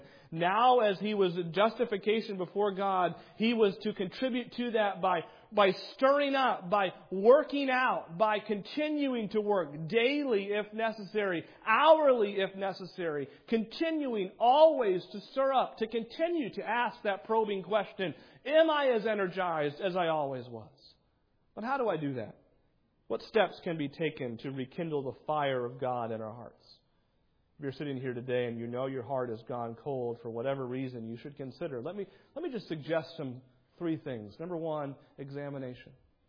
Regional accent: New England, United States; now in Florida, United States; We don't do this as much in Florida, but where I grew up in New England, and I know others grew up in some colder weather states, we heated our house with a wood stove.

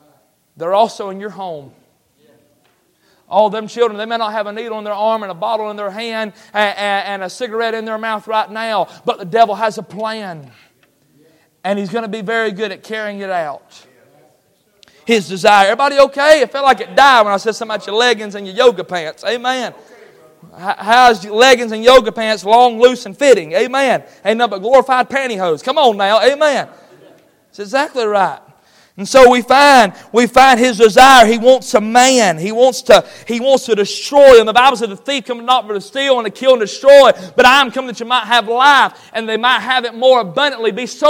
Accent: the South, United States; born there; I'm a Southern man. I was born in the South. God be my helper. I'll die in the South.

